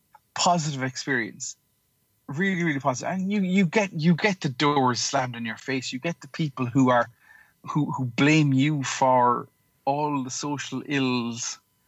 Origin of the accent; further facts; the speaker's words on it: Cork, Munster, Ireland; And that work was not in my hometown of Cork.